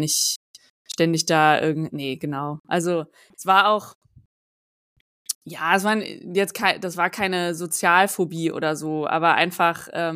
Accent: Cologne, North Rhine-Westphalia, Germany; ich komme ja aus Köln

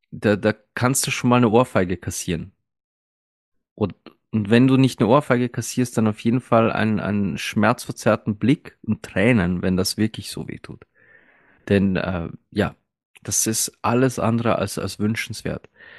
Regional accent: Austria; Okay, bei uns in Österreich sagt man, du wirfst so ein Wiener Würstchen in den Turnsaal.

